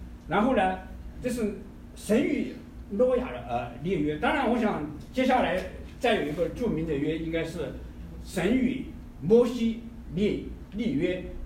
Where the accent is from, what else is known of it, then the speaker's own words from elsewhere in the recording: Sichuan, China; accent: Sichuanese; now in United States; 我们一路上呢就说了很多四川话，我们都说加说四川话啊